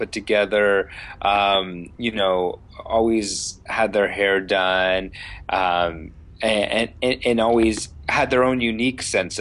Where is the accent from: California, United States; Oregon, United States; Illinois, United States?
California, United States; San Diego; Like, I grew up in San Diego. You have to drive everywhere, so you don't see a lot of people.